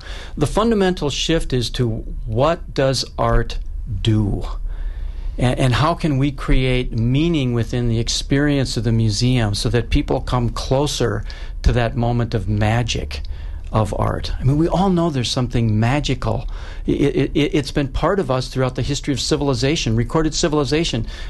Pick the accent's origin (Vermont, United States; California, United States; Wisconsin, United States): Wisconsin, United States; Green Bay; now in Milwaukee, United States; even though I grew up in Green Bay, most of my career was away.